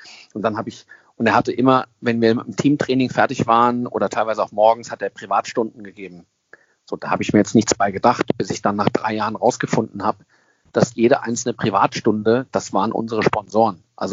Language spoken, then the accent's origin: German; Germany; Sicherlich ist es manchmal nicht so einfach da unten als Deutscher.